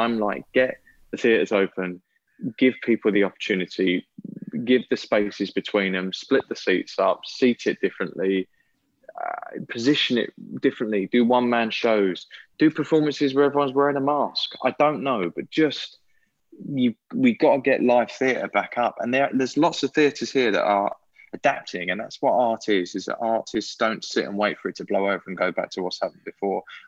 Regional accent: Billericay, East of England, United Kingdom; I'm actually from Billericay.

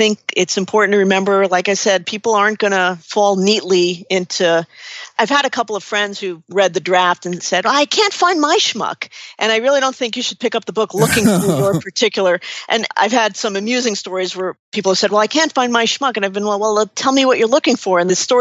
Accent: New York City, New York, United States; And maybe part of that's because I'm from New York City

